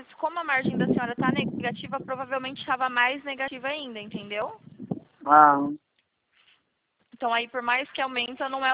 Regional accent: São Paulo, Brazil; eu sou de São Paulo, né? Do interior de São Paulo, que é a minha central.

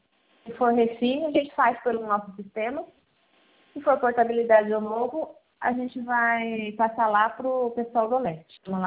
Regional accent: Araçatuba, São Paulo, Brazil; Eu sou de Araçatuba.

